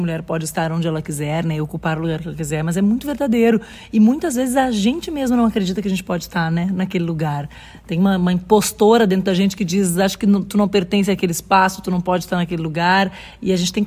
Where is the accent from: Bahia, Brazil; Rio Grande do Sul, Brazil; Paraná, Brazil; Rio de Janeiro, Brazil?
Rio Grande do Sul, Brazil; Pelotas; born there; Eu sou uma interiorana, como eu disse na palestra, eu nasci em Pelotas, eu gosto muito de estar no interior do estado